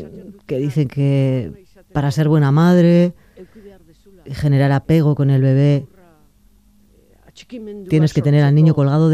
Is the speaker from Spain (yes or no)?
yes; Hondarribia, Basque Country, Spain; En mi pueblo, yo soy de Hondarribi